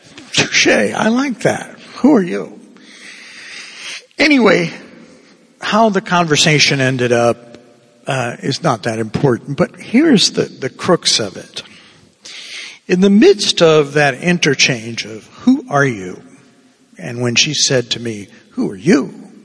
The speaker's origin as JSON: {"language": "English", "country": "Cuba", "said": "Okay? That I'm originally from Cuba, so my name is Spanish."}